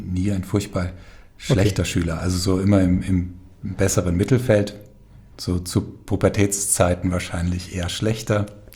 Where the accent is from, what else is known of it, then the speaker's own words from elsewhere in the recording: Falkenberg, Hesse, Germany; Aufgewachsen bin ich hier in Falkenberg, wo ich jetzt auch wieder lebe. Das ist ein kleines, beschauliches Dörfchen im Norden Hessens. 800 Seelen leben hier.